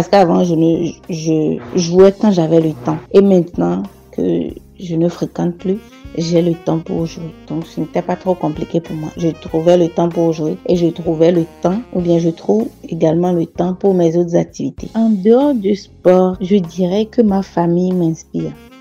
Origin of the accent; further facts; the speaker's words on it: Togo; J'ai grandi à Thiéry et à l'époque, il n'y avait pas vraiment un centre de formation de football. Je ne jouais que pour m'amuser et parce que ça me faisait du bien. Donc c'est après le bac que j'ai rejoint Lomé.